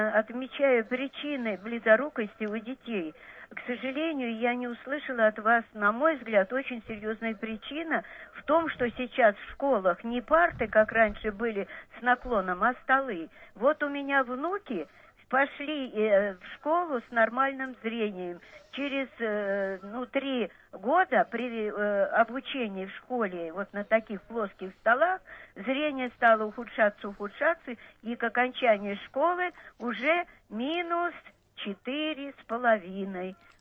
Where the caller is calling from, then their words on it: Moscow, Russia; Я из Москвы.